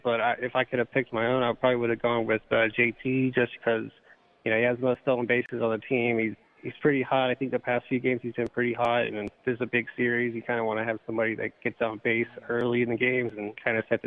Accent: North Carolina, United States; now in Philadelphia, United States; I mean, I'm from North Carolina, but I'm in Philly now. I live here

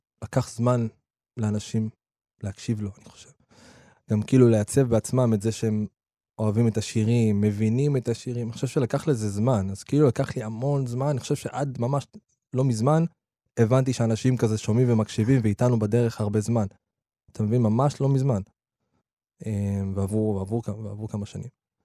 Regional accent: Afula, Northern District, Israel; also born or lived in Nazareth Illit; נולדתי בנצרת עילית, ועברנו להפעולה, בכזה בחטיבה

